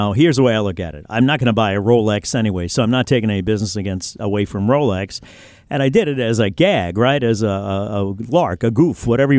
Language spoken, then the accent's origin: English; New Orleans, Louisiana, United States; I added that R on because I'm from New Orleans